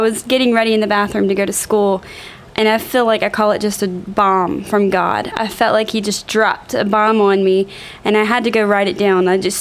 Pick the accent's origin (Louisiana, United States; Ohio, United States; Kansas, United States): Louisiana, United States; Sulphur; I did. I grew up in Sulphur.